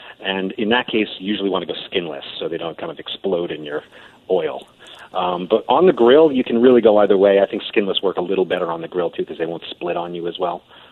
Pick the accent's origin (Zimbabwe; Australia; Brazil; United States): United States; New Jersey; I'm from Jersey, man. I love hot dogs.